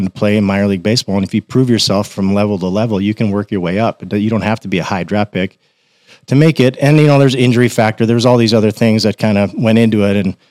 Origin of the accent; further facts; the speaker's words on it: North Dakota, United States; I grew up in North Dakota in a really small town.